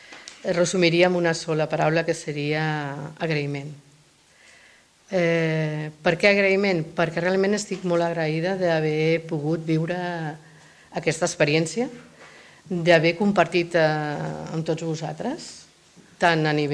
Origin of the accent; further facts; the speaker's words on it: Martorell, Catalonia, Spain; per sobre del benestar de Martorell, del meu poble i de la gent del meu poble, no existeix cap sigla